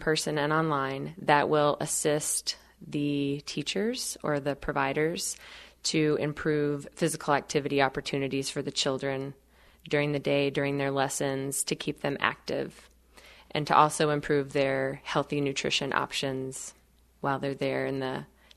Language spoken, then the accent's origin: English; Georgia, United States; I grew up in North Georgia, just below the Blue Ridge Mountains.